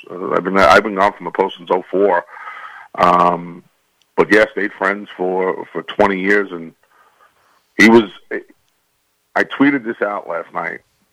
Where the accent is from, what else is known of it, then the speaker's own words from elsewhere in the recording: Howard Beach, New York, United States; I was from Howard Beach, still in Howard Beach in Queens.